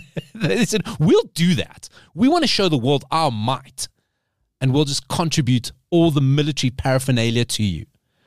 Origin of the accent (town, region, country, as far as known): South Africa